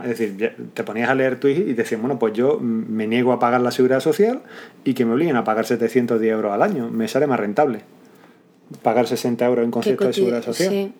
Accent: Spain; born there; soy español, nacido aquí, he trabajado aquí los años que sea

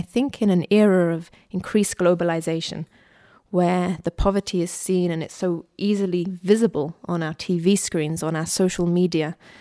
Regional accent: London, United Kingdom; I mean, I'm originally from London, so maybe in London, to be poor in London might mean you don't have a television

